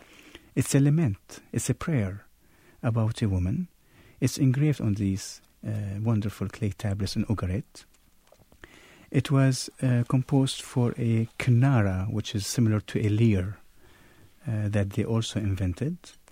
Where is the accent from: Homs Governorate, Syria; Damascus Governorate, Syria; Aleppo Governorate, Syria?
Homs Governorate, Syria; Homs; now in United States; my hometown Homs, Syria. They couldn't touch me because I'm an American citizen.